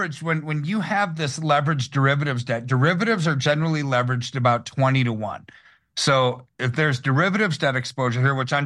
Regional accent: United States; I hate to say it that America's not on a winning team because I'm an American.

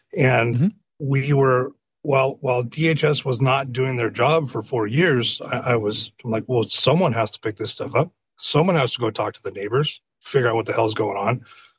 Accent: San Diego, California, United States; And I'm from San Diego. I grew up here. The only time I left was for college and when I was in the Army, and then I came right back. This is my home. East County, East San Diego is my home.

